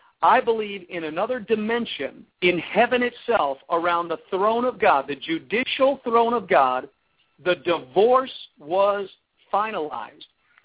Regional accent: United States; And that's why we did not see, growing up in the United States, mosques, and we didn't have Korans in our schools

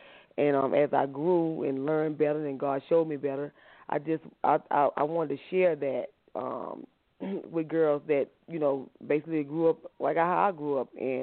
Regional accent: Baton Rouge, Louisiana, United States; moved away as an adult; now in Atlanta, United States; I'm 42 years old. I'm from Baton Rouge, Louisiana. My husband and I, and with family, relocated to Atlanta, Georgia. I think it's been about 11 years now.

